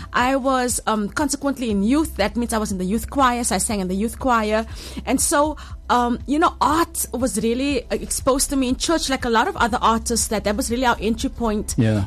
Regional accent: Western Cape, South Africa; so I grew up in the Cape Flats, first in Eidsig, that's where I was born. I grew up in a very colorful community with amazing storytellers

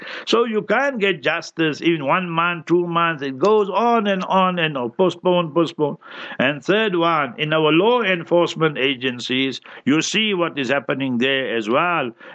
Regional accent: South Africa; but you South African, I'm South African

